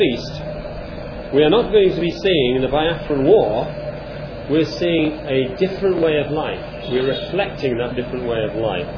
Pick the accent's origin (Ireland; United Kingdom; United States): United Kingdom; England; Now that's very unusual for us as English. We're overly polite.